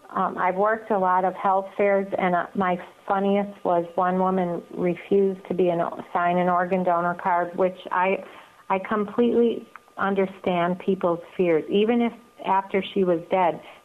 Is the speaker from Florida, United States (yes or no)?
no; Chicago, Illinois, United States; And I'm from Chicago, and I don't know